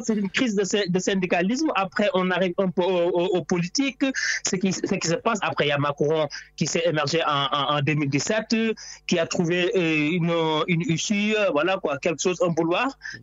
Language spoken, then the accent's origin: French; France; Parce que nous sommes des Français à part entière.